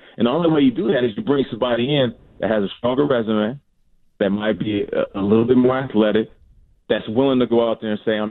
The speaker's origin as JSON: {"language": "English", "town": "Seattle", "region": "Washington", "country": "United States", "tie": "born or raised there", "said": "because growing up in Seattle and idolizing Gary Payton, one of the best trash talkers of all time"}